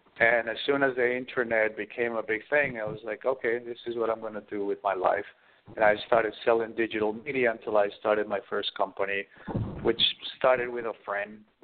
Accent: Medellin, Antioquia, Colombia; now in New York City, United States; I was born in Latin America. And I have quite a story. I grew up as a homeless kid in Latin America. My mother was involved in drugs and alcohol, and I lived in the streets of Medellin, Colombia during the 80s

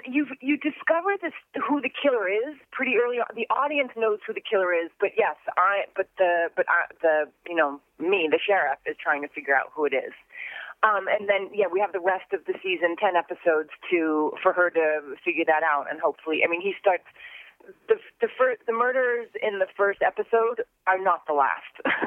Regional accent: Massachusetts, United States; I'm from Massachusetts, so, you know, the winter is long and hard.

